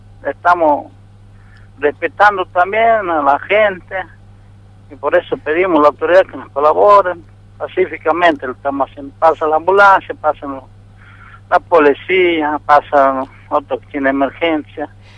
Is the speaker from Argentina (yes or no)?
yes; Tres Lapacho, Salta, Argentina; Yo soy de Tres Lapacho.